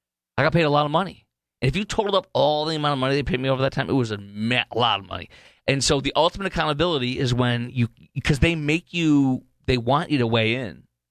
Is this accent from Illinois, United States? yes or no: yes; Illinois, United States; One of my best buddies in junior college or whatever, growing up in Chicagoland, he loved Little Caesars.